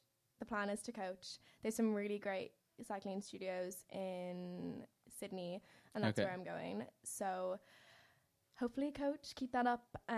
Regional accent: Ireland; I feel like I'm really going out of the box as an Irish person to go to Australia. It's really uncommon.

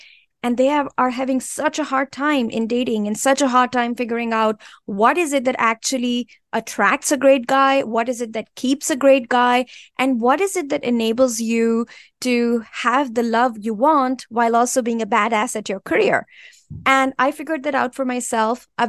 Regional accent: India; growing up in India

